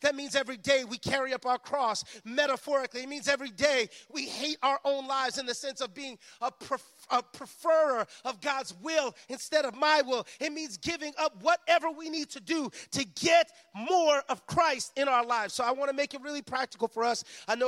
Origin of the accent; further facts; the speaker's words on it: New York City, New York, United States; I'm from New York, can you tell? And there's this rapper that I love. By the way, New York is the home of hip-hop music. Rap music was born in New York, where I'm from, the Bronx.